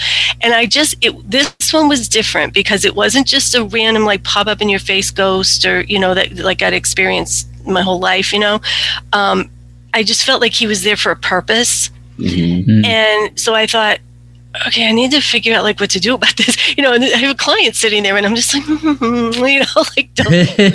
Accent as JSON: {"language": "English", "town": "Boston", "region": "Massachusetts", "country": "United States", "tie": "born or raised there", "said": "growing up in Boston, what do we have there? Salem."}